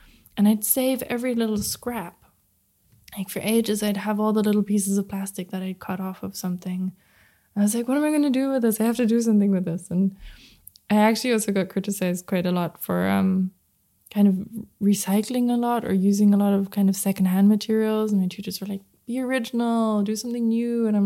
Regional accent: Berlin, Germany; Growing up in Berlin in the 90s, I wouldn't really want to identify with the word of innocent.

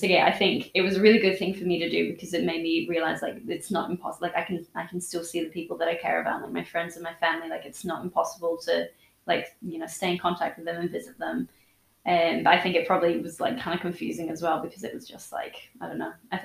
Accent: Perth, Scotland, United Kingdom; also born or lived in Australia; But if we had Scottish guests come in, I would be like, oh, I'm from Perth. And I would tell them, you know, about, you know, my Scottish side instead. And then they would always kind of query the accent, and I would explain that I've, you know, spent a lot of time in Australia as well.

